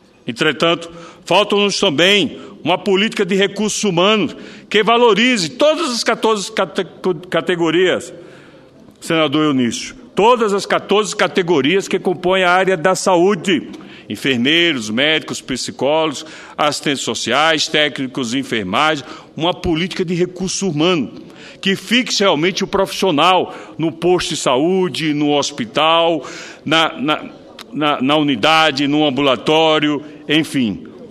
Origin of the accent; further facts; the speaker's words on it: Itabaiana, Sergipe, Brazil; esse depoimento do lugar onde nasci, onde vivi e onde cresci, na minha querida Itabaiana, lá em Sergipe.